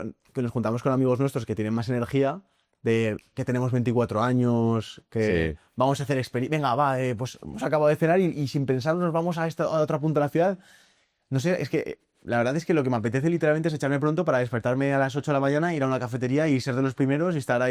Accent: Tolosa, Basque Country, Spain; Al final, como somos de Tolosa

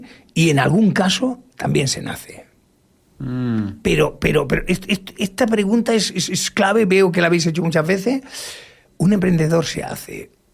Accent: Badalona, Catalonia, Spain; mi caso es un caso muy típico en Barcelona, muy típico. Yo soy nacido en Badalona y la mayoría de la gente tenía una vida parecida a la mía. Mis padres son de Orihuela, de Alicante.

